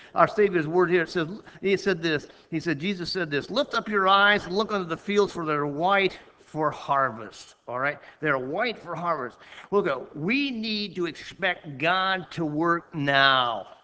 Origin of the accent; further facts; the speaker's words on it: United States; I'm from America, all right?